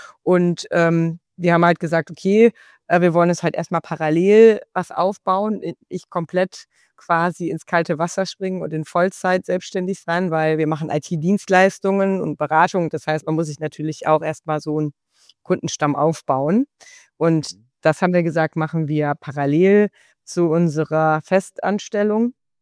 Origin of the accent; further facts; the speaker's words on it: Cologne, North Rhine-Westphalia, Germany; ich komme halt aus Köln und ja, da ist ja die Bütchenkultur sehr ausgeprägt